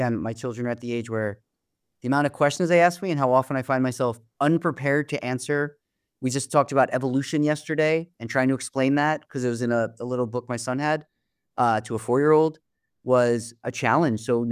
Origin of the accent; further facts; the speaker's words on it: New York, United States; And again, obviously as a New Yorker, I'm so grateful at the work you're leading right here in New York City